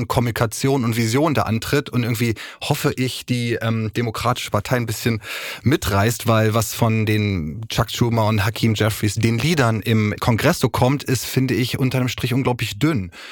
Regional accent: Berlin, Germany; born there; Ja, ich bin ja als gebürtiger Berliner

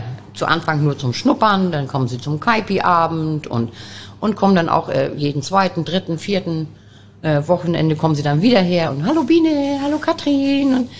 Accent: Hamburg, Germany; Du bist keine Fremde, sondern ich bin ja eine Hamburgerin, aber eben nicht aus St. Pauli.

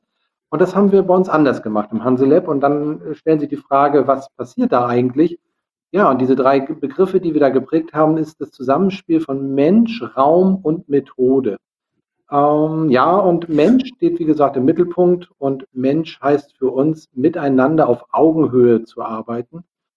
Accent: Lübeck, Schleswig-Holstein, Germany; Wir kommen ja aus Lübeck.

